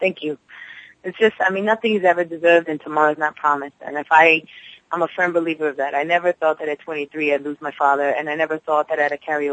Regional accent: Alhambra, California, United States; born there; That's where I was born. I was born in Alhambra, you know, and I was there since I was two. I never returned back. And I'm excited to, like, touch my feet against California soil.

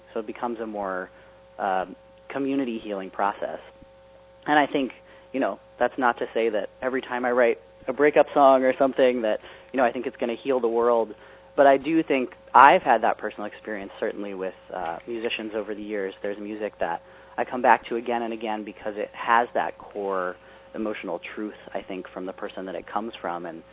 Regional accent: Ashland, Virginia, United States; I got to play in my hometown for the second time, which is this small town called Ashland, Virginia, about half an hour north of Richmond.

